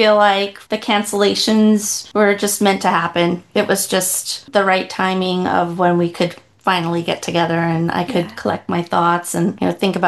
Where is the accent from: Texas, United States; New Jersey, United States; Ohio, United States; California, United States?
New Jersey, United States; now in Oregon, United States; I've lived in Oregon for 21 years. I'm from New Jersey.